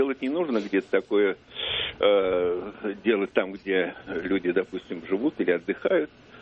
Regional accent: Moscow, Russia; я из Москвы.

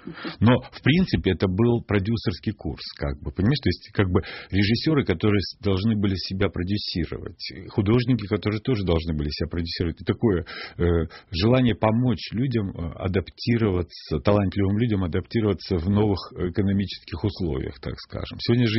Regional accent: Tuapse, Krasnodar Krai, Russia; Нас роднит то, что я из Туапсе, он из Ростова.

